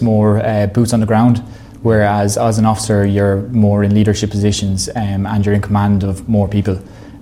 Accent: Lubridge, Kildare, Ireland; I'm from Lubridge here in County Kildare

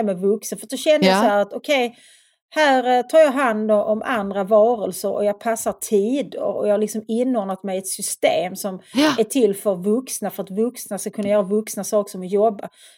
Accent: Svedala, Skåne, Sweden; att flytta från Svedala där jag växte upp. Jag ville flytta till en större stad.

